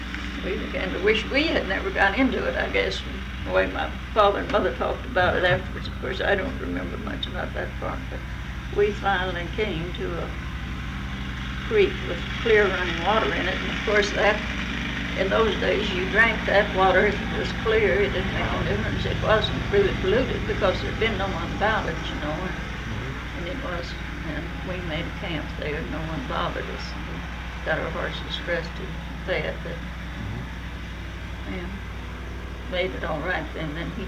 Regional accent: Kansas, United States; I don't know what part, what the town was, or near what town we came from Kansas

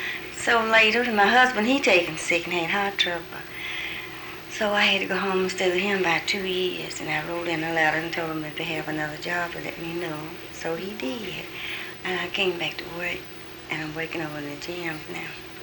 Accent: Mobile, Alabama, United States; born there; And I was born here also in Mobile, June 10th, 1926. And I was born in the General Hospital, Mobile General Hospital.

